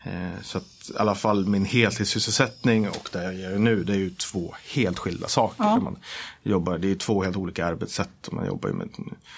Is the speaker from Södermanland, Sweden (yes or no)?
yes; Valla, Södermanland, Sweden; accent: Sörmländska; ner till Valla igen, mamma uppvuxen. Mm. Och där är jag uppvuxen och bodde fram till att jag hade muckat från lumpen. Och då flyttade jag in till storstan Katrineholm och bodde där.